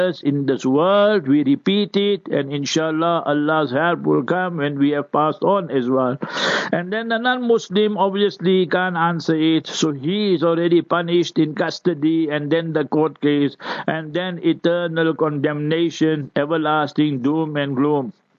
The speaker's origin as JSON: {"language": "English", "town": "Heidelberg", "region": "Gauteng", "country": "South Africa", "tie": "born or raised there", "said": "Saturday I decided we go to Heidelberg. Long I didn't go to my hometown."}